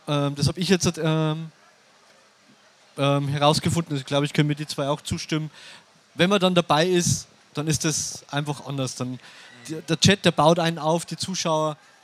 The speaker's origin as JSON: {"language": "German", "town": "Regensburg", "region": "Bavaria", "country": "Germany", "said": "Aus Regensburg, Bayern."}